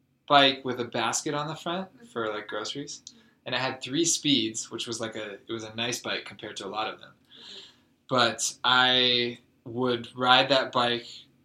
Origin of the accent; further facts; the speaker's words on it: Oklahoma, United States; I'm from a dry place. I'm from Oklahoma, which gets, it can get humid, but nothing like Japan.